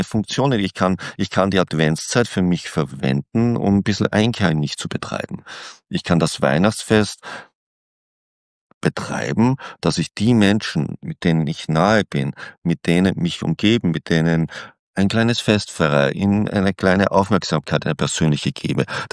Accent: Salzkammergut, Austria; ich komme ja aus Österreich, so aus dem Salzkammergut

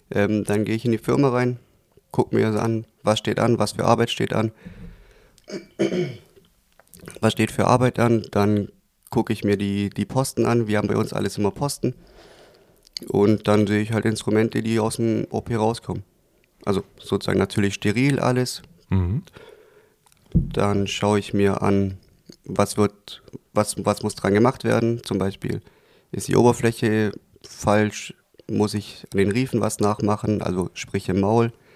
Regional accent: Tuttlingen, Baden-Württemberg, Germany; born there; Das war alles noch in meiner alten Heimat. Ich komme gebürtig aus Tuttlingen, wie du ja schon gesagt hast.

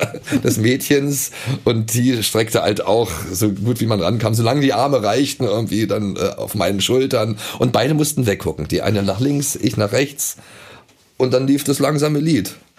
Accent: Potsdam, Brandenburg, Germany; now in Hamburg, Germany; weil ich ja sehr nah an der Mauer gewohnt habe in Potsdam, wo ich herkomme.

